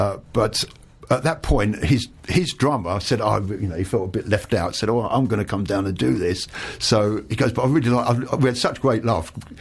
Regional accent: London, United Kingdom; now in Worthing, United Kingdom; I'm from London. And I moved down to Worthing 6 years ago.

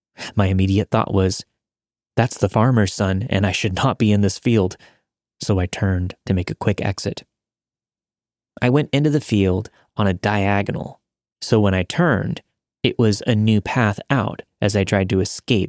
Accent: New York, United States; I grew up in Long Island, New York.

